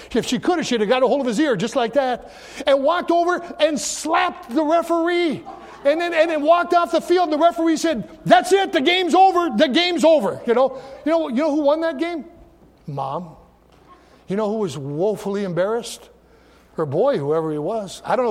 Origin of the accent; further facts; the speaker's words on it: Michigan, United States; she said she was from the UP. I said, well, so am I.